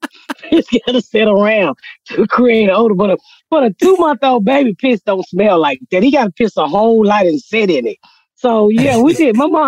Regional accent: Atlanta, Georgia, United States; I grew up in Atlanta, Georgia. So okay. I'm in Atlanta, Georgia. We lived in the area called the Bluff or the West End area.

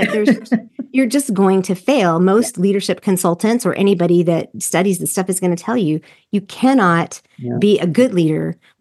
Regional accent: the South, United States; And you know, I'm from the South and from the evangelical culture.

